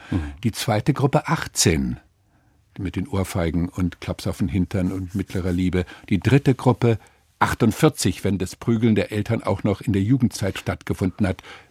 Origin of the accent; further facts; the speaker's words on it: Frankfurt, Hesse, Germany; born there; Meine Geburtsstadt.